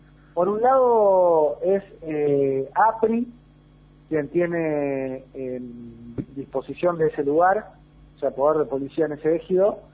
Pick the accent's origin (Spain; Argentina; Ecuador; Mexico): Argentina; La verdad que yo no podría, como militante, como argentino, como jefe comunal, tirarlo de tibio a nuestro presidente